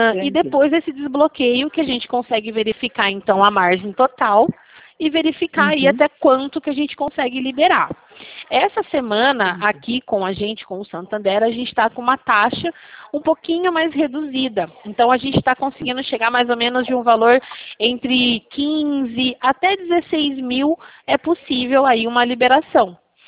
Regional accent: Rio Claro, São Paulo, Brazil; eu sou daqui da cidade de Rio Claro.

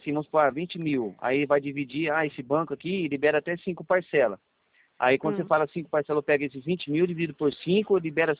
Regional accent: Amparo, São Paulo, Brazil; Aqui do lado da gente, eu sou de Amparo aqui.

